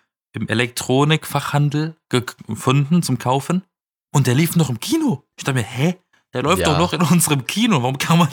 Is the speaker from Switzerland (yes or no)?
no; Southern Germany, Germany; Ich komme aus Süddeutschland, ne?